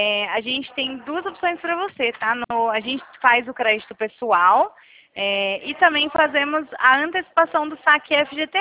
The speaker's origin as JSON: {"language": "Portuguese", "town": "Rio Claro", "region": "São Paulo", "country": "Brazil", "said": "Ah, aqui pertinho, eu sou de Rio Claro."}